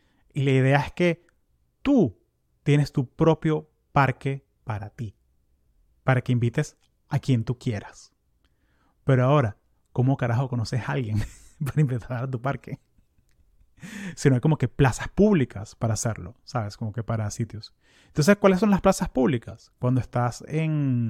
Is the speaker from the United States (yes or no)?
yes; United States; yo soy latinoamericano, pero yo crecí en Estados Unidos y yo vivo aquí hace 25 años. Yo soy gringo solano, me gusta usar ese término, que o sea, me fui suficientemente joven que pude adaptarme a esta cultura